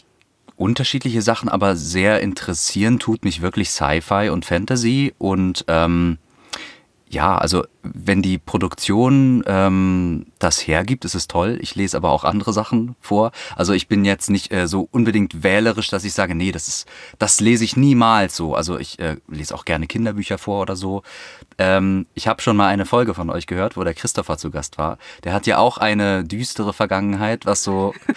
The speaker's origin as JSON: {"language": "German", "region": "Berlin", "country": "Germany", "said": "Also ich komme aus Berlin … bin Sprecher und Musiker"}